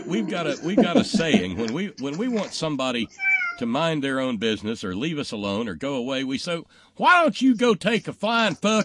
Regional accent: the South, United States; Well, see, I'm a Southerner, so I'll sub in crystals for your White Castles.

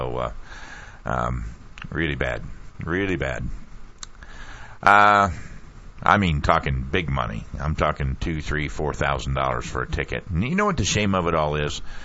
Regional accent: Ohio, United States; I was born and raised in Ohio, and so was Bo, and not that far from where I lived.

